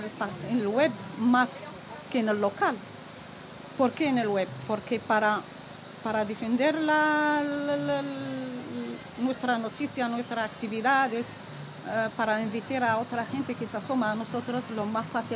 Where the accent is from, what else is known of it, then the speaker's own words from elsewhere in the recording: Tangier, Tanger-Tetouan-Al Hoceima, Morocco; es una ciudad en el norte de Marruecos, cerca de Tánger, porque nosotros somos de Tánger.